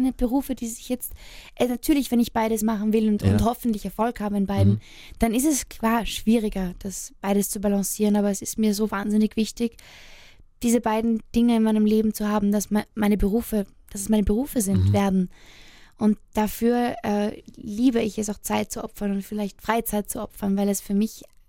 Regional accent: Austria; ich fühle mich im Herzen nicht nur als Österreicherin.

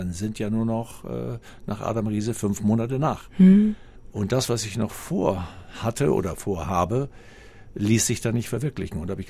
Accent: Schleswig-Holstein, Germany; von den Schleswig-Holsteinern aus meinem alten Heimatland

